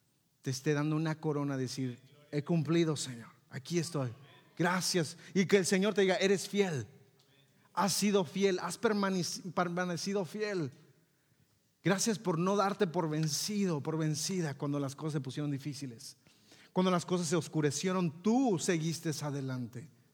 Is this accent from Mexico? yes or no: yes; Mexico; Nosotros como buen mexicano dice, ah, yo le entro.